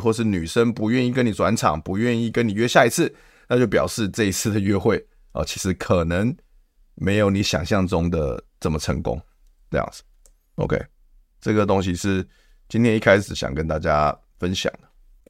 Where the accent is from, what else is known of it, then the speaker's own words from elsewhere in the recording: Taiwan; 因为外国人在我们台湾人的认知就里面就觉得说是比较直接